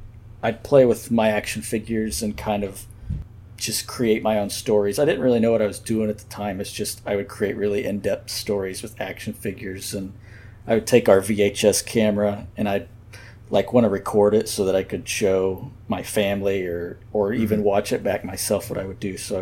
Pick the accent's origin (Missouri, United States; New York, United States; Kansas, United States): Kansas, United States; growing up in Kansas at a time when there really wasn't a film community, or there it was very small.